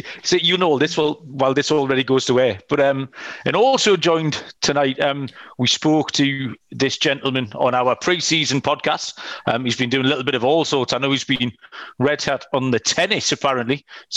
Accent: England, United Kingdom; as an Englishman, if I'm going to speak to an American, I want them to have your accent.

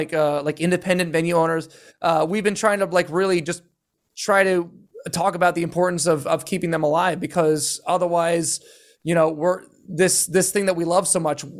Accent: Pennsylvania, United States; Yeah, they were like the local heroes growing up in Pennsylvania.

